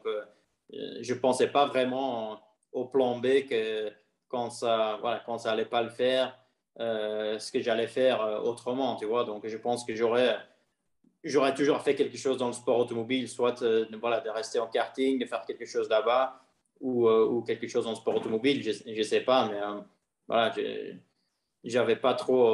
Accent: Belgium; j'ai eu l'opportunité d'y aller en tant que Belge d'un petit pays

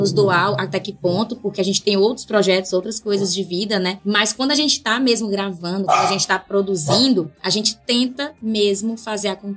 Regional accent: Ceará, Brazil; Somos cearenses, né?

